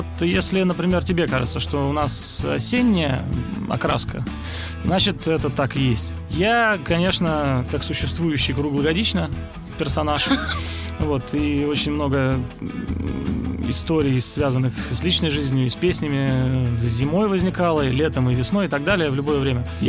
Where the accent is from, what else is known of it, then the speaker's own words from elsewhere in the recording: Magadan, Magadan Oblast, Russia; now in Saint Petersburg, Russia; Ну, так это я 17 лет до Петербурга жил в Магадане.